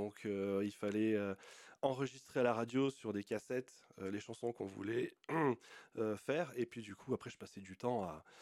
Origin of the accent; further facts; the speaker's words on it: Gap, Provence-Alpes-Côte d'Azur, France; Alors je suis originaire de Gap, du coup dans les Hautes-Alpes.